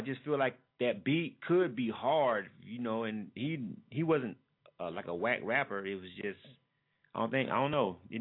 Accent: Panama City, Florida, United States; I grew up, I'm from Panama City, Florida. You know what I'm saying? I'm born and raised in Panama City, Florida. I love the 850. I rep it till I die.

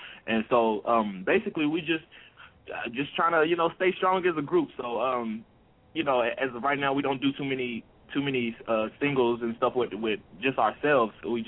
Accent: Columbia, Tennessee, United States; born there; I was born … I was born in Columbia, Tennessee, and, we get a lot of love in Columbia.

